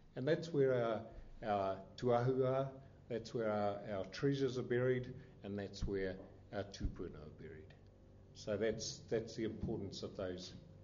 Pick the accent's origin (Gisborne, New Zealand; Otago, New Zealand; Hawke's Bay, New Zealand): Otago, New Zealand; Because I come from the Waitaki area